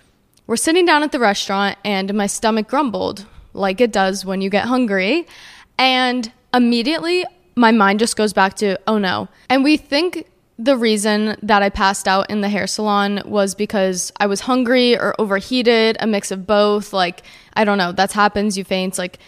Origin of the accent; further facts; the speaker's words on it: New Jersey, United States; I grew up in New Jersey and my stepmom goes to this hair salon in the city.